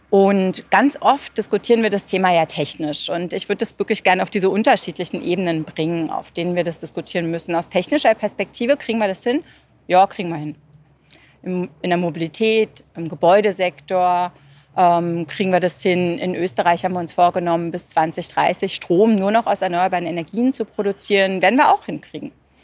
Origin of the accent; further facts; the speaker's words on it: Berlin, Germany; now in Vienna, Austria; Als ich nach Wien gekommen bin, man hört es, ich komme ursprünglich aus Berlin